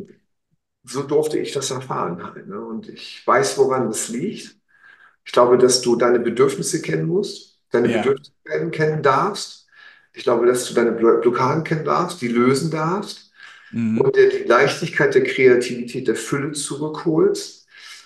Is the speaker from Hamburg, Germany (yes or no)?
yes; Hamburg, Germany; also born or lived in East Germany; ich bin ja ein Hamburger Jung. Dann war ich ja, keine Ahnung, über 20 Jahre in den neuen Bundesländern.